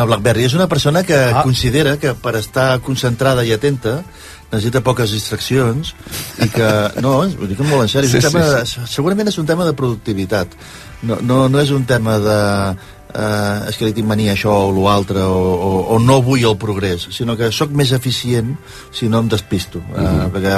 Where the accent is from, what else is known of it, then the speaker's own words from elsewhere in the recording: Barcelona, Catalonia, Spain; jo com a empresari, quan vaig a Argentina o a Colòmbia o a Alemanya i dic que vinc de Barcelona